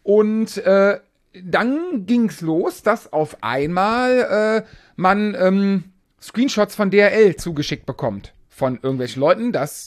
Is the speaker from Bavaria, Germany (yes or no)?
no; Siegburg, North Rhine-Westphalia, Germany; war ja auch Triathlon bei uns in Siegburg, wo ich, da komme